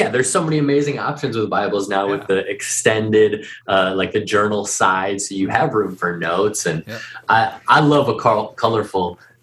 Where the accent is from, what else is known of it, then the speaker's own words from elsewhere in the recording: Minneapolis, Minnesota, United States; I'm from Minneapolis originally.